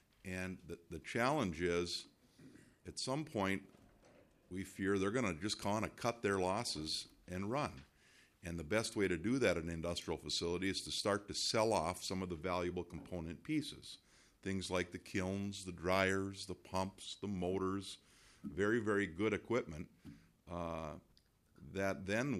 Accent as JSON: {"language": "English", "town": "Cook", "region": "Minnesota", "country": "United States", "tie": "born or raised there", "said": "one of the two closed plants is actually very close to my hometown of Cook."}